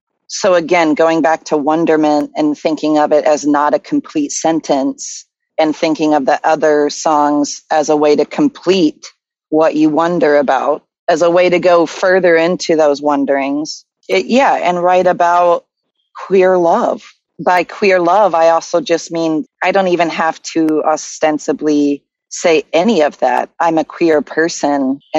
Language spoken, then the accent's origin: English; the South, United States; You know, I grew up in the South in the gospel church, like many blues and soul musicians